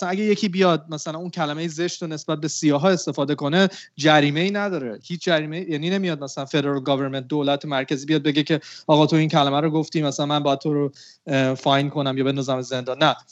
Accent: Iran; now in United States; چون ما هم که از ایران اومدیم

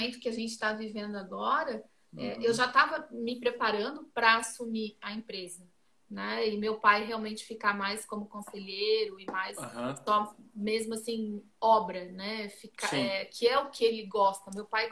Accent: Brusque, Santa Catarina, Brazil; now in Itapema, Brazil; eu sou brusquense, sou natural de Brusque.

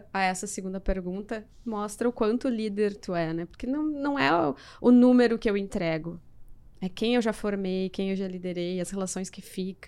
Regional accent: Rio Grande do Sul, Brazil; Baita porque somos gaúchos, né? Então quem não é daqui do Rio Grande do Sul tem os gaúchos aí no meio dessa fala.

